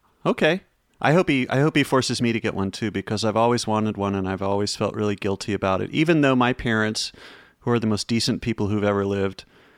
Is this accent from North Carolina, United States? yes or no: yes; North Carolina, United States; And I grew up in North Carolina, so I'm sure that the cultural acclimation wouldn't be too traumatic for me.